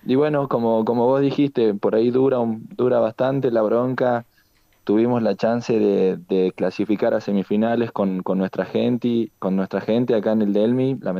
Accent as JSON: {"language": "Spanish", "region": "Salta", "country": "Argentina", "said": "Ahora somos más los salteños que los chicos de afuera."}